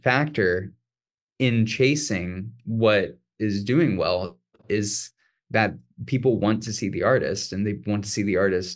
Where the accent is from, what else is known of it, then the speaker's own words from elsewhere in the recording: Webster Groves, Missouri, United States; also born or lived in Anaheim / Maryland / Ohio; I was born in Anaheim and then lived in like Maryland and Ohio for a little bit, but then did middle school and high school in St. Louis, Missouri. Specifically a town right outside of St. Louis called Webster Groves.